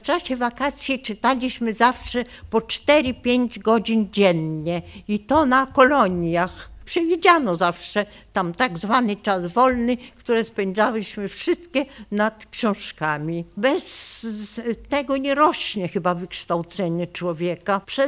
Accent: Vilnius, Vilnius County, Lithuania; Wychowałam się w Wilnie, gdzie przecież było tylu młodych i autentycznych poetów.

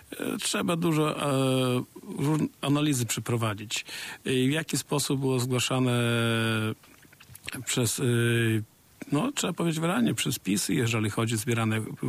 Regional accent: Sokółka, Podlaskie Voivodeship, Poland; Bo ja bym na przykład pochodzę z Sokółki

